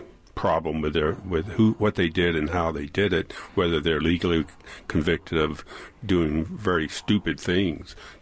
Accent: the South, United States; accent: southern; I was trying to pronounce it with my southern accent.

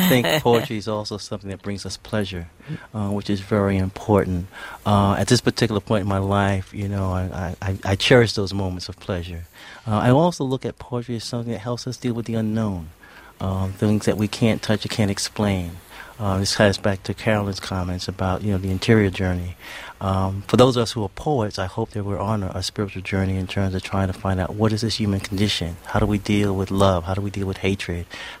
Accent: New York City, New York, United States; And, you know, I grew up in the South Bronx. I went to Paul Laurence Dunbar Junior High School.

